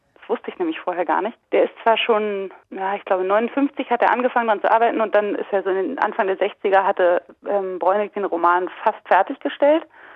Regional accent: Berlin, Germany; bin 79 geboren, ich war 11 Jahre alt, als die Wiedervereinigung passiert ist. Und ich habe aber als Westdeutsche, als Westberlinerin, obwohl ich ja Berlin wirklich noch sehr nah ist, habe ich kaum was mitbekommen von dieser Veränderung.

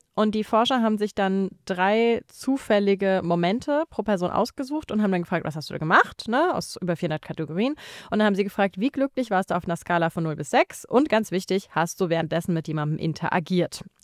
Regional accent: Garmisch-Partenkirchen, Bavaria, Germany; born there; Aber also Garmisch-Partenkirchen, meine Geburtsstadt, da wird ordentlich geschippt.

